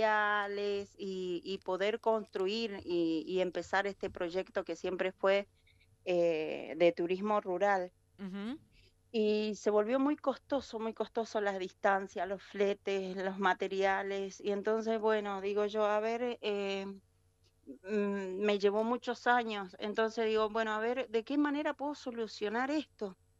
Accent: La Rioja, Argentina; also born or lived in San Martín, Mendoza; now in Neuquén, Argentina; soy argentina, pero soy nacida en San Martín, Mendoza, y me adoptó la provincia de La Rioja desde niña, y también la Patagonia.

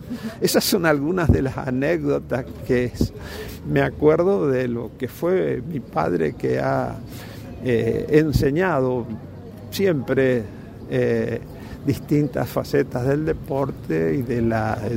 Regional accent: Villa San Martín, Chaco, Argentina; Él se instala y nosotros nos criamos en Villa San Martín.

